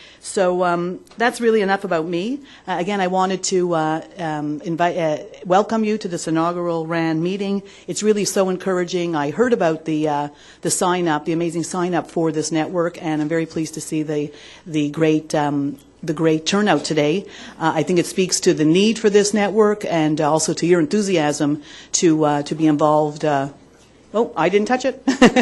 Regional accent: Montreal, Quebec, Canada; I was born and raised in Montreal

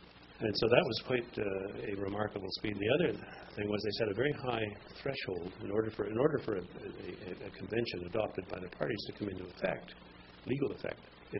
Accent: Canada; I can't tell you how much more effective that makes me as a Canadian out there on the international scene compared with my American colleagues

